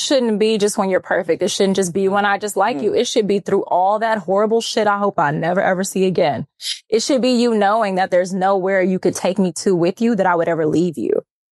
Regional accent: Texas, United States; Yeah. I mean, I'm from Texas and shit.

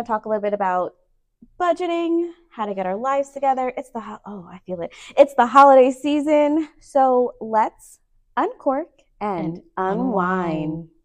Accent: Guyana; I'm buying all that food again because we're West Indian or Guyanese, so we have something called pepper pot.

